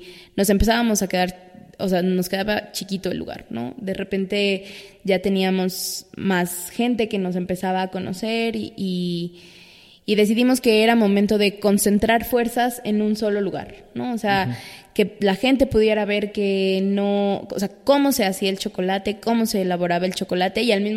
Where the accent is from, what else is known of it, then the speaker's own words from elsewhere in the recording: Mexico; la carga cultural que representa para nosotros como mexicanos el cacao